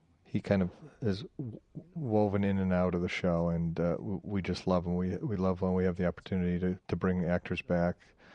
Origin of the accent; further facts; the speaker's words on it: Detroit, Michigan, United States; We grew up in Detroit.